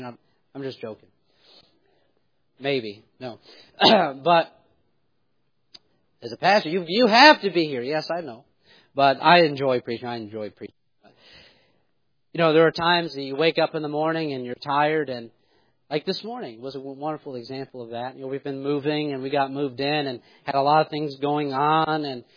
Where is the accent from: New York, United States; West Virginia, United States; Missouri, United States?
New York, United States